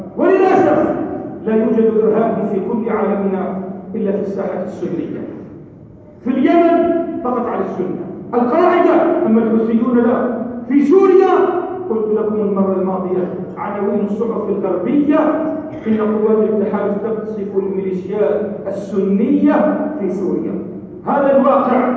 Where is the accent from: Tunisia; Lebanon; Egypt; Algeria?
Lebanon; ما جرى في بلدتنا يجعلنا نرفع شعار تحذير وصيحة نذير في لبنان